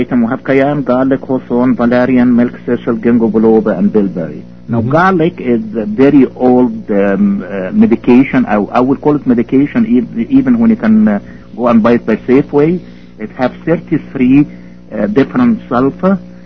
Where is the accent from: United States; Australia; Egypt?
Egypt; born there; English is a second language; I was born in Egypt